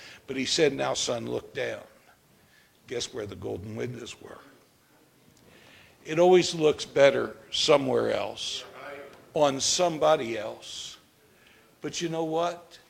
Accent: Pennsylvania, United States; My hometown, the main city, is down on the Delaware River. And the Lehigh River comes in and intersects, and the Bushkill Creek comes in and intersects the Delaware River, and the city's kind of built in the middle, and the whole area was known as the Forks of the Delaware.

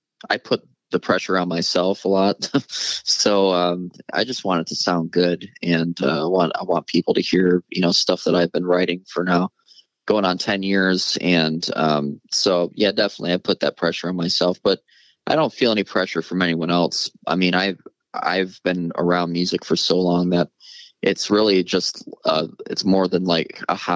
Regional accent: Safety Harbor, Florida, United States; But we grew up in Florida, in a little town called Safety Harbor. So we kind of just had a normal upbringing.

